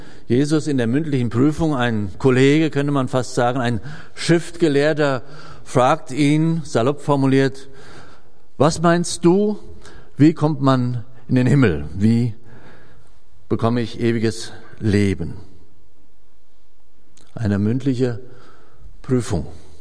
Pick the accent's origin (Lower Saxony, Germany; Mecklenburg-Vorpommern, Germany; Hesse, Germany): Hesse, Germany; born there; Sie haben gemerkt, ich bin nicht in Solingen geboren, sondern in Mittelhessen. Jede Silbe verrät das eigentlich.